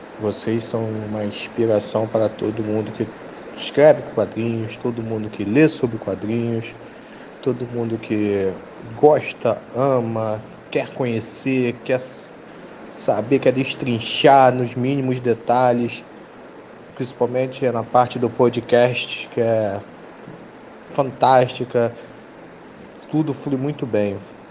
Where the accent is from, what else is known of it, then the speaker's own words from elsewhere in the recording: São Gonçalo, Rio de Janeiro, Brazil; sou de São Gonçalo, redator do site Torre de Vigilância